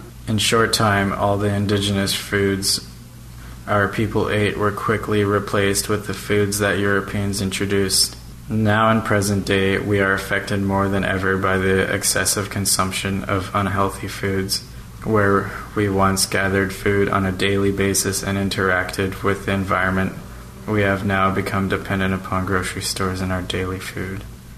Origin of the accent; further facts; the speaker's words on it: Port Alberni, British Columbia, Canada; I am from Port Alberni.